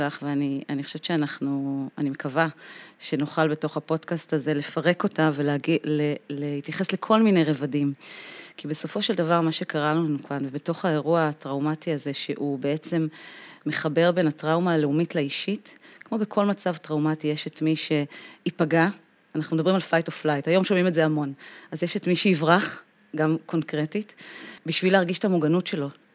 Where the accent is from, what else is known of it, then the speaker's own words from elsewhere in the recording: Bnei Dror, Central District, Israel; כי אני ממושב בני דרור, פה קרוב אלייך.